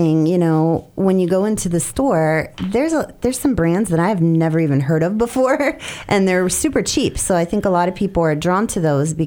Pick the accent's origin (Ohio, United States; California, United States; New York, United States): Ohio, United States; Florida, I'm not from Florida. I'm from up north.